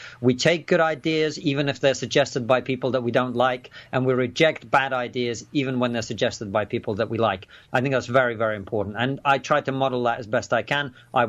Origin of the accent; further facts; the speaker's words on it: Bristol, South West England, United Kingdom; I grew up in Bristol.